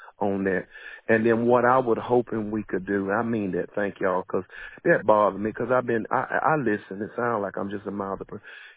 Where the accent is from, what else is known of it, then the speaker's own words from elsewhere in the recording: North Carolina, United States; I'm not a Bay Minette person. I've traveled and built businesses. I'm from North Carolina.